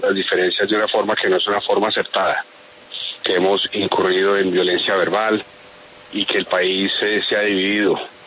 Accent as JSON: {"language": "Spanish", "country": "Colombia", "said": "nosotros como colombianos"}